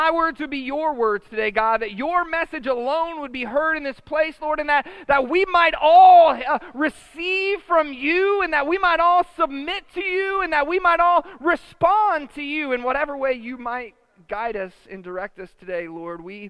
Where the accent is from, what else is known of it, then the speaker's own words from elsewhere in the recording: Columbus, Ohio, United States; So, like, for me, like, I grew up in Columbus, Ohio. I don't really, you know, obviously I don't live there anymore.